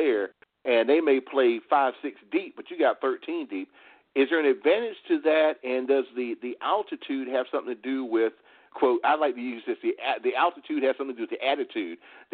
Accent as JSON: {"language": "English", "town": "Murfreesboro", "region": "North Carolina", "country": "United States", "tie": "born or raised there", "said": "They would come to my hometown of Murfreesboro, North Carolina, and they would play Chowan."}